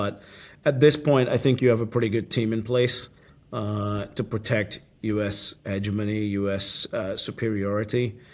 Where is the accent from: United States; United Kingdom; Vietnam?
United Kingdom; born there; Yeah, again, I'm born in the UK. I'm a British passport holder. I love the UK.